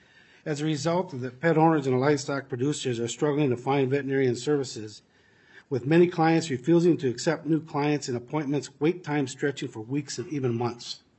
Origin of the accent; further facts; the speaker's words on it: Perham, Minnesota, United States; I'm from Perham, Minnesota.